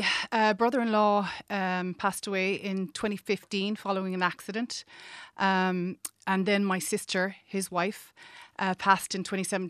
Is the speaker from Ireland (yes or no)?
yes; Ireland; us as Irish, we love a good funeral.